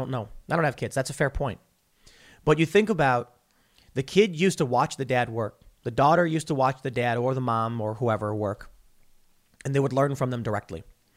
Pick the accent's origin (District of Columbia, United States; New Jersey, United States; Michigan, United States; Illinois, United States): Illinois, United States; Chicago; I'm from the South Side of Chicago, baby.